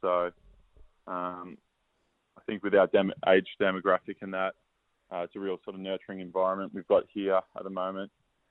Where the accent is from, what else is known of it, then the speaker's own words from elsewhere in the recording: Bright, Victoria, Australia; moved away as an adult; now in Perth, Australia; I'm from Bright, so a couple of hours out of Melbourne. So ever since I've got to Perth, it's been a pretty easy transition.